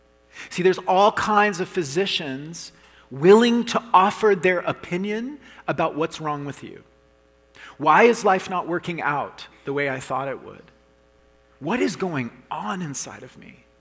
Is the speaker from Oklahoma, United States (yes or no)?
yes; Oklahoma, United States; This is in Arkansas, and I'm from Oklahoma, and so lots of people from Oklahoma will go to this hospital